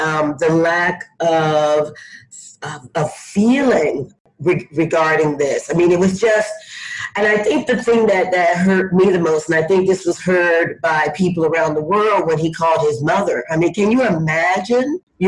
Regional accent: the South, United States; So I grew up in the South, the Southern United States. Mm-hmm. I grew up in a place where the Ku Klux Klan started.

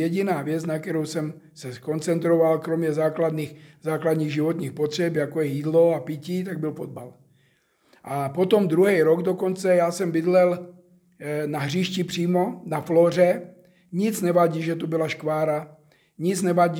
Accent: Slovakia; moved away; Já jsem původně ze Slovenska, to řada lidí ví, já jsem odchovanec Topolčan.

